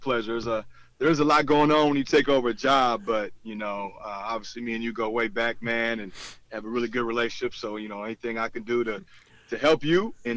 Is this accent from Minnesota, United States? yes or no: yes; Minneapolis, Minnesota, United States; I did. I grew up in South Minneapolis.